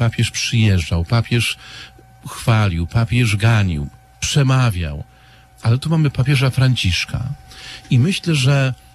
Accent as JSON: {"language": "Polish", "town": "Łomsko", "region": "West Pomeranian Voivodeship", "country": "Poland", "said": "ja pochodzę z parafii Łomsko, koło Darłowa, Darłowo-Koszalin, to taki zorientowany trochę. i to są miejscowość Łomsko i Jarosławiec, miejscowości nadmorskie."}